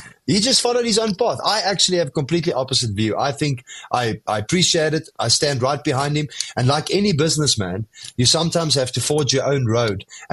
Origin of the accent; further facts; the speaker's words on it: South Africa; So I go to Stephen today as a South African.